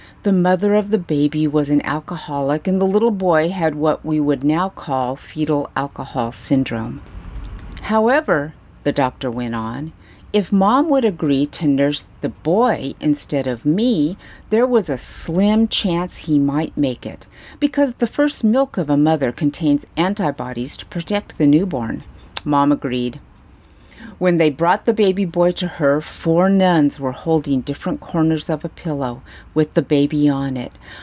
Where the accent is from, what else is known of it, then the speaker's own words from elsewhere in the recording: Durango, Colorado, United States; born there; the closest hospital that could do the C-section my mother needed was in Durango, Colorado. I was born in September 1946.